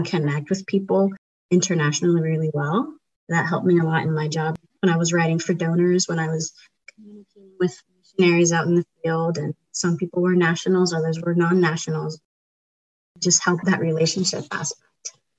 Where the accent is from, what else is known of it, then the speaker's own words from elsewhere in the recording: Dominican Republic; first language Spanish; English is a second language; now in United States; going back and forth between my home country of Dominican Republic and the U.S. throughout my childhood and teenage years really affected me. Growing up, I always tried really hard to not have an accent.